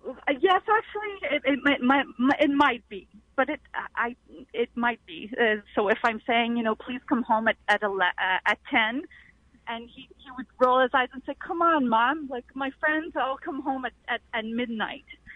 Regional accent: Canada; I'm Canadian

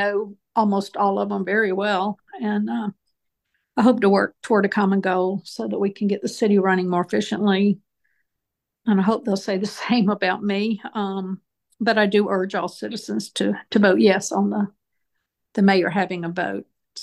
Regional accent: Augusta, Georgia, United States; I grew up in the Vineland Park myself, where I was when I was a child, and I just think every area in Augusta

